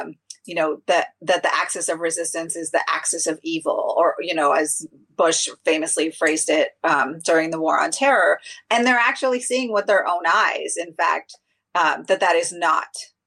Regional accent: Pakistan; because I am Pakistani

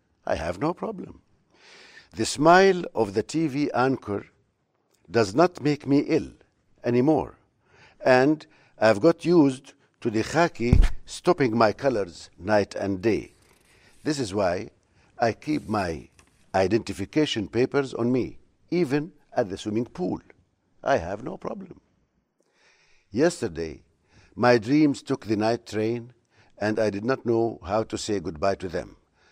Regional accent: Ramallah, West Bank, Palestine; moved away as an adult; also born or lived in Cairo; I was born in Ramallah. I lived there, I studied there, and then I had to go to a university.

